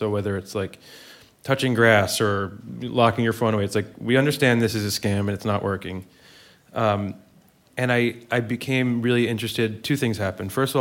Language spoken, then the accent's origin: English; New Jersey, United States; now in New York, United States; So I'm not a New Yorker. I live here, but I'm not a New Yorker. I'm from New Jersey.